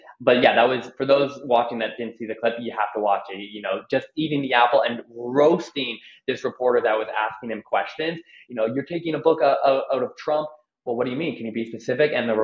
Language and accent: English; Canada; You know, and I'm Canadian too, to mention.